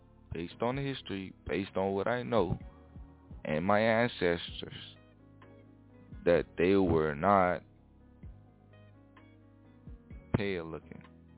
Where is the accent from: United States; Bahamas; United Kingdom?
Bahamas; I was raised in the Bahamas.